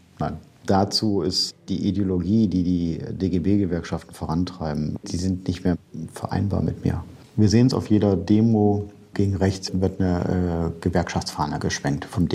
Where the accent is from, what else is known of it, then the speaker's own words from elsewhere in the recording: East Germany, Germany; Ich komme ja aus dem Osten und da hat man sich so ein bisschen DDR geprägt